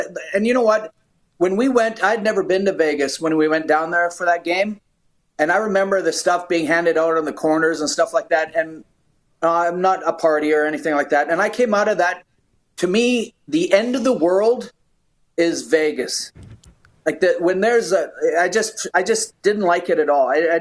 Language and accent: English; Canada; also born or lived in South Dakota, United States; I just kind of grew up with one of those sort of Canadian, didn't value ourselves enough maybe as a Canadian thing. And then had the opportunity to go to South Dakota for 4 years. And I just came back to Canada.